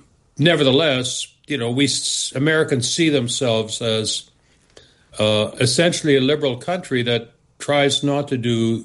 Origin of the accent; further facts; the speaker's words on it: Canada; I'm originally from Canada